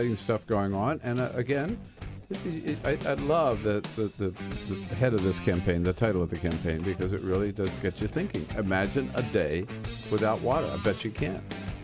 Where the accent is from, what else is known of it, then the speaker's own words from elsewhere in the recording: California, United States; I have to ask you, I'm from California.